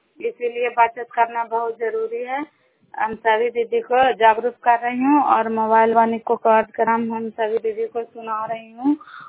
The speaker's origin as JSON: {"language": "Hindi", "town": "Bairi", "region": "Bihar", "country": "India", "said": "नालंदा जिला कराय ब्लॉक मकराता पंचायत ग्राम बैरी के निवासी हूँ।"}